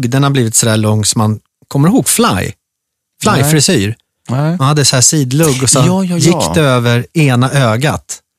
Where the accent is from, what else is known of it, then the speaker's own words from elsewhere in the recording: Gustavsberg, Stockholm County, Sweden; Inte där jag växte upp i skärgården. Jag gick i skola inne i ett litet brukssamhälle som heter Gustavsberg.